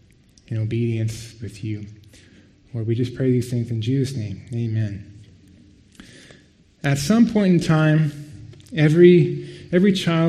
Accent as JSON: {"language": "English", "country": "United States", "tie": "born or raised there", "said": "Many of you know I grew up in the States, in several different places across the States, but both of my parents grew up in Minnesota, and that's where all of my grandparents were and all of my relatives"}